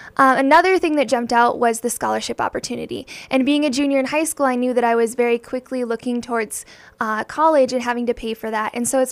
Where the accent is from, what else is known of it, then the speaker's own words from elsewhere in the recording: Hazen, North Dakota, United States; I'm originally from Hazen, North Dakota, a small little town of about 2,800.